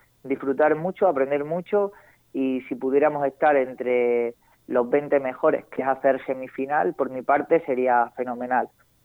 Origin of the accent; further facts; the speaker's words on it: Extremadura, Spain; como deportistas extremeños, pues representar también a nuestra región, ¿no?